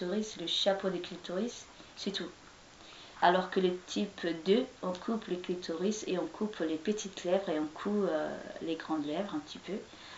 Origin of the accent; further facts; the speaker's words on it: Djibouti; Et ce qui est bien chez moi à Djibouti, les filles sont éduquées et elles travaillent.